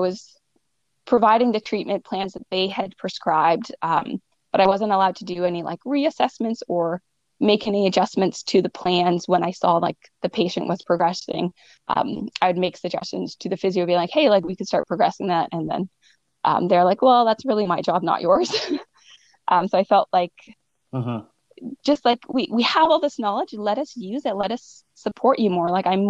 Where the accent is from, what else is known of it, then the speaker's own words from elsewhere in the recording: Burford, Ontario, Canada; Mindy, who is someone who I know from my hometown back in Burford